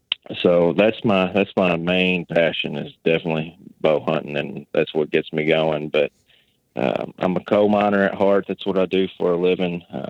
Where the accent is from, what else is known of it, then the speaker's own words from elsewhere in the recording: Kentucky, United States; I'm from Western Kentucky, 34 years old.